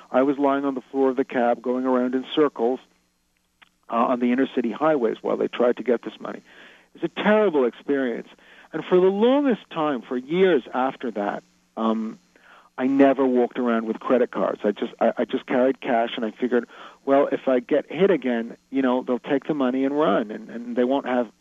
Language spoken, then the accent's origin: English; New York, United States; I mean, I grew up in New York, and, you know, I got mugged several times as I was growing up.